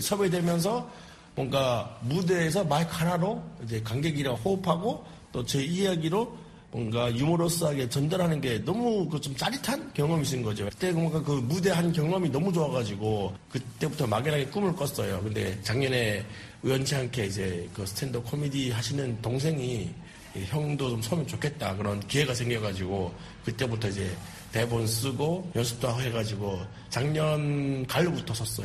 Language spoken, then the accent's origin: Korean; North Korea; now in South Korea; 어디 가서 북한에서 왔다 해가지고 막 한국이 다르다 아니면 이게 너무 낯선데 이런 게 거의 없었거든요. 저는 어디 가서 지금 물어보면 그냥 저는 이제 목동 사람이라 하거든요.